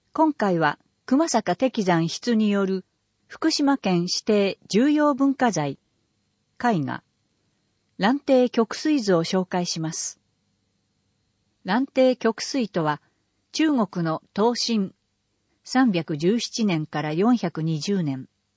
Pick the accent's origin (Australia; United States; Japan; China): United States; Southern United States; しかし、私が生まれ育ったアメリカ南部のお正月料理は真逆です。